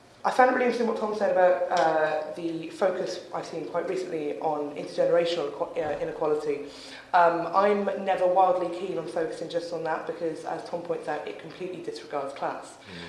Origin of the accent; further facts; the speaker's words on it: Newport, Wales, United Kingdom; I grew up in South Wales on a council estate in a council flat that I saw on the market recently. It's a two-bed, you know, one of the worst council estates in Newport.